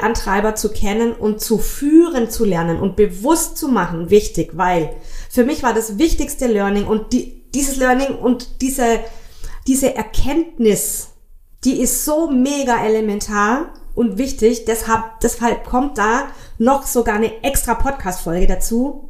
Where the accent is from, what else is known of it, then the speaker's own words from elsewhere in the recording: Baden-Württemberg, Germany; ich komme ja hier aus Schwaben, gell?